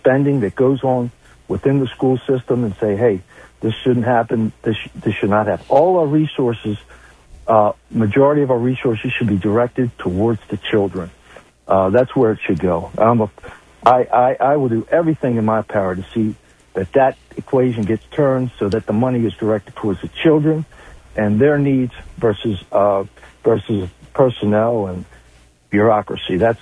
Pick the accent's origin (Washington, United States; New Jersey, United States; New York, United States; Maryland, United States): Maryland, United States; I was born in Baltimore County. I was born and raised here. My family's here.